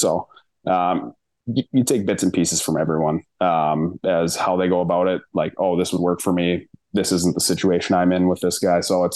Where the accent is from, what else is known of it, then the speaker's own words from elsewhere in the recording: Minnesota, United States; Like, I'm from Minnesota.